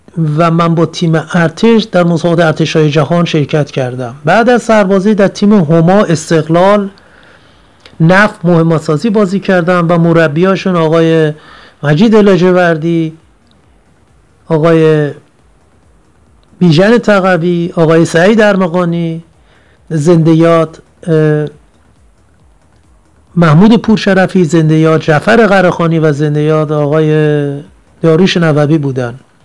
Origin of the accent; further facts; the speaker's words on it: Tehran, Tehran Province, Iran; در سال 1344 در نازی‌آباد تهران به دنیا آمدم